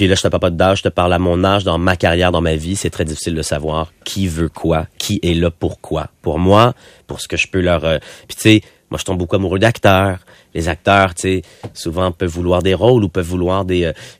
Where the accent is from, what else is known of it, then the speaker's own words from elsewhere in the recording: Quebec, Canada; now in Montreal, Canada; moi, je m'installe à Montréal, puis je suis québécois, puis j'ai pas des grandes ambitions de déménager à Hollywood ou Paris.